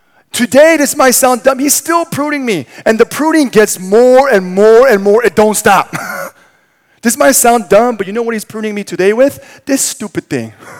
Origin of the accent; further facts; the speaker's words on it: South Korea; And I was raised in Korea.